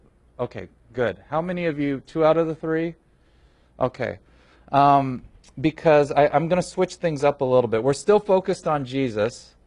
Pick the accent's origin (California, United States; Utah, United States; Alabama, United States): California, United States; I'm from Southern California, and I said, "This is how they do parking brakes in Ohio."